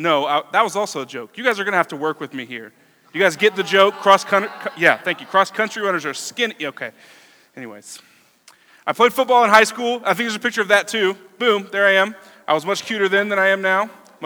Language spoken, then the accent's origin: English; Florida, United States; now in North Carolina, United States; And I'm originally from Florida, so I'm not a North Carolinian. Other Floridians, respect.